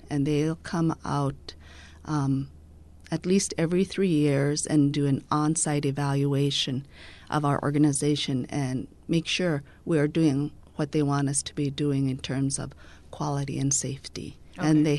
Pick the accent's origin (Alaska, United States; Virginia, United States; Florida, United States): Alaska, United States; Bethel; I am from Bethel. My parents are … My grandparents are from Guigilnuk … … I am half Yupik.